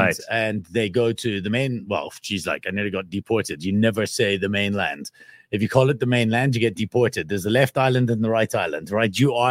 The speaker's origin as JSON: {"language": "English", "country": "South Africa", "moved": "yes", "said": "it was the softest landing for me as a South African to land somewhere else to be able to actually start building up an economic life there."}